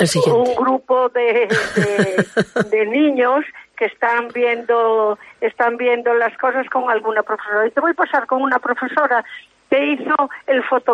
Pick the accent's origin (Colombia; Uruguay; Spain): Spain; Galicia; somos gallegos y tenemos que estar muy orgullosas y orgullosos de sentirnos de Galicia, de sentirnos gallegos.